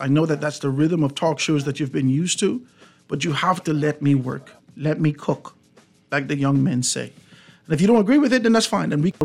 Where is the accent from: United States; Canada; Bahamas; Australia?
Bahamas; Grand Bahama; I'm still waiting on an invitation from the office of the Prime Minister to go to Grand Bahama, my hometown